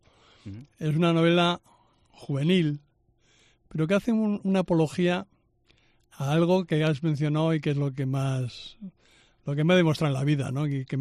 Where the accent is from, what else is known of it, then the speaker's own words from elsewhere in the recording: Madrid, Community of Madrid, Spain; Me crié en Vallecas. En el puente de Vallecas. Entonces aquello marca.